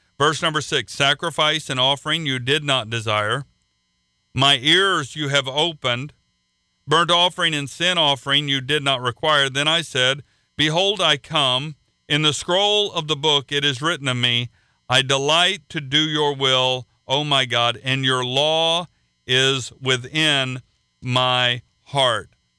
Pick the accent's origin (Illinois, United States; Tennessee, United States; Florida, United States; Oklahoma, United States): Oklahoma, United States; an opportunity that I would have never dreamed I would have when I was growing up in Oklahoma.